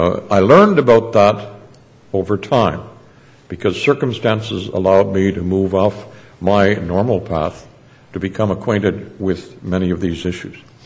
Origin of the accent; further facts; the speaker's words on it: Alberta, Canada; Chief Littlechild and I were raised within sight of the Rocky Mountains in Alberta, in little communities about 200 miles apart. And I grew up in a generous family, in a generous town